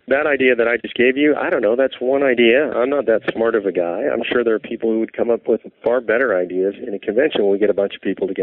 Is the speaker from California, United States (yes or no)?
yes; California, United States; So, yeah, I come from California, a little bit wacky out here in the West.